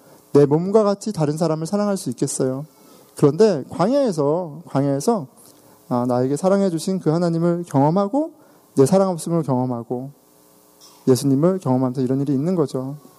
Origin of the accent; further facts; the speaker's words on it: South Korea; 내가 한국 남자인 것